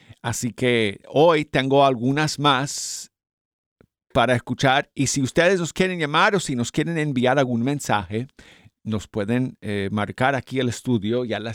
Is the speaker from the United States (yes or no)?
yes; Colorado, United States; now in Alabama, United States; Yo estoy en el sur de Estados Unidos, en Alabama. No soy sureño porque yo soy de Colorado, pero bueno, ya llevo, ¿qué? Como 30 años aquí en Alabama, así que ya me considero pues un sureño aquí en Estados Unidos.